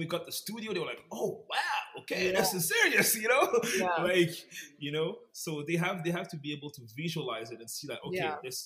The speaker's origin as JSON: {"language": "English", "town": "Ottawa", "region": "Ontario", "country": "Canada", "said": "hey, I'm from Ottawa. I'm coming to Montreal."}